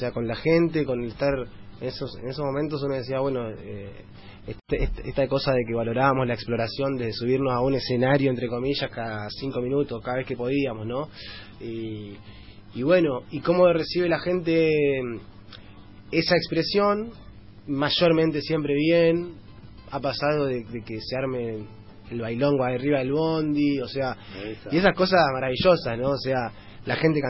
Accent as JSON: {"language": "Spanish", "town": "Wilde", "region": "Buenos Aires Province", "country": "Argentina", "tie": "born or raised there", "said": "tal vez en una radio de mi pueblo, como me gusta decirle a mí, en Wilde"}